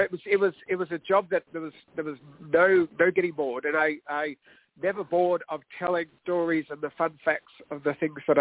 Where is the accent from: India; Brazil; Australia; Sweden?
Australia; Melbourne, Victoria; now in California, United States; Well, I'm from Melbourne, Australia, where I was always a movie-struck kid